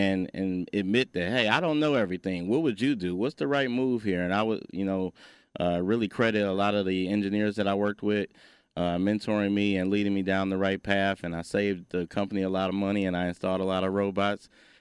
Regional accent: Detroit, Michigan, United States; growing up in Detroit, Michigan, I had never known an engineer, didn't know what engineers did.

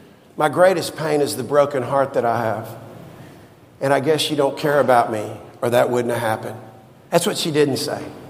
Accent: Dallas, Texas, United States; she stood on the corner of 4416 West Clarendon, where I grew up in Dallas, Texas

